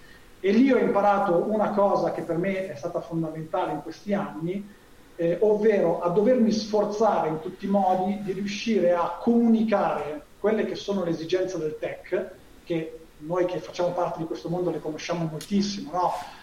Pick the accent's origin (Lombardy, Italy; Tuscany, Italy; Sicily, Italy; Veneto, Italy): Tuscany, Italy; Livorno; sono toscano, di Livorno, quindi abbastanza egocentrico da non potermi definire tale.